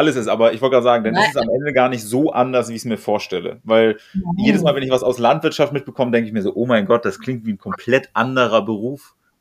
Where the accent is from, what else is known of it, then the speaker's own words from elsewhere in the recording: Berlin, Germany; Das wusste ich selbst als Berliner, gebürtiger Berliner, wusste ich nicht, aber so lernt man dann auch noch was über die Heimatstadt.